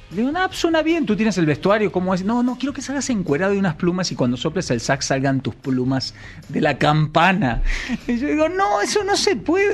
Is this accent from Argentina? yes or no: yes; Argentina; Crecí. Bueno, en Argentina todos crecimos